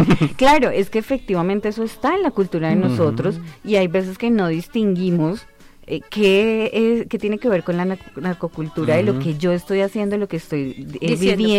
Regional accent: Colombia; ¿Cómo somos los colombianos?

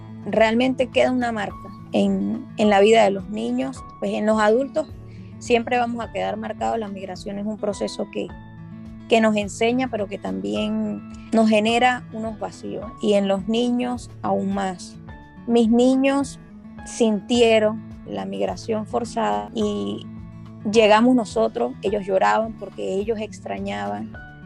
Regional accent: Andes, Venezuela; now in Colombia; la cultura del cucuteño es muy parecida a la de los Andes venezolanos, que es de donde yo soy, entonces eso me hacía sentir un poco en casa.

